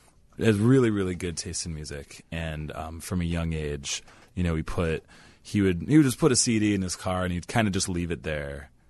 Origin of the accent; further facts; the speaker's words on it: Northbrook, Illinois, United States; I'm originally from Northbrook.